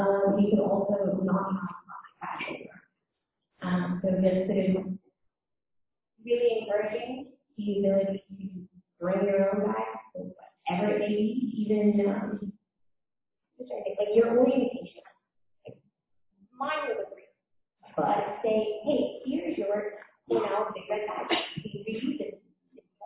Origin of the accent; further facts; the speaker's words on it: Bermuda; So I'm from Bermuda, very big on saving the turtles.